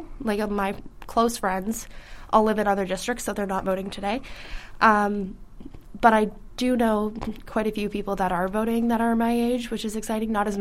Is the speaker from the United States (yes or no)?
no; Sackville, New Brunswick, Canada; I grew up in Sackville. I'm 18 years old.